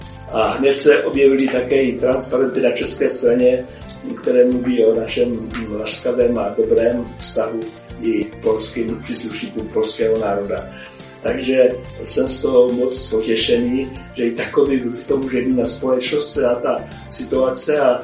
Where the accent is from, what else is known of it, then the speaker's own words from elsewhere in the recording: Moravian-Silesian Region, Czechia; Víte, já jsem vyrůstal tady na Těšínsku, na Ostravsku celý život